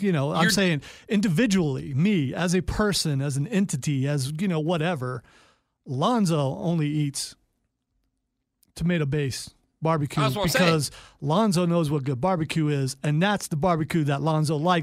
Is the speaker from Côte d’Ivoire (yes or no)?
no; Ohio, United States; I'm from Ohio